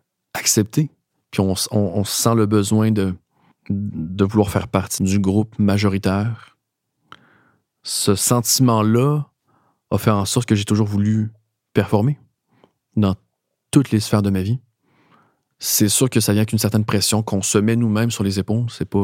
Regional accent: Montreal, Quebec, Canada; Je suis né ici à Montréal, j'ai grandi au Québec.

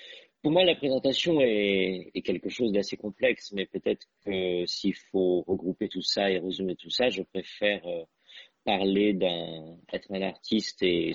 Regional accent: Madagascar; born there; Ça reste ma terre natale et c'est un territoire, effectivement, un territoire et j'ai beaucoup d'attachements avec ce territoire.

